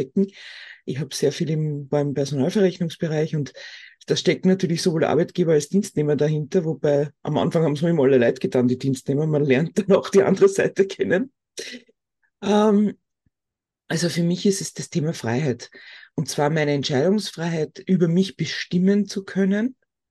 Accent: Austria; 14 Mal Gehalt beziehen bei uns in Österreich ist schon was Nettes, ne?

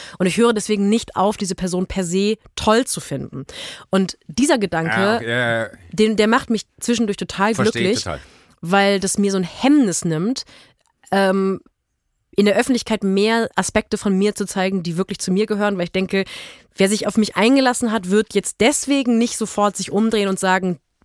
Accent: Kempen, North Rhine-Westphalia, Germany; also born or lived in Black Forest; Ich bin in Kempen geboren und in Kempen zum Teil groß geworden und dann in Schwarzwald gezogen. Aber ja. ich kann Kempsch platt.

